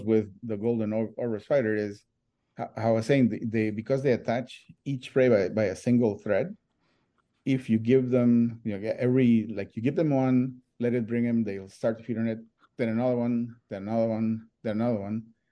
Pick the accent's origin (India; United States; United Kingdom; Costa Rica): Costa Rica; I'm from Costa Rica initially, and I took a spider course in Costa Rica.